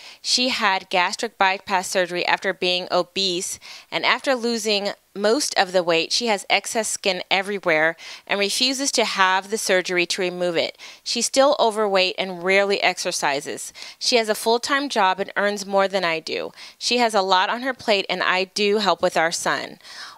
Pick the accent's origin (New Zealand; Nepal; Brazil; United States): United States; San Diego, California; I'm from San Diego but moved to another place near the San Francisco area.